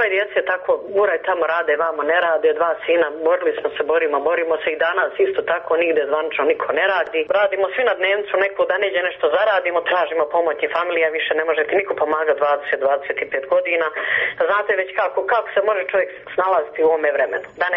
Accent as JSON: {"language": "Bosnian", "town": "Sarajevo", "region": "Federation of Bosnia and Herzegovina", "country": "Bosnia & Herzegovina", "moved": "yes", "said": "Došli smo iz Sarajeva, 92."}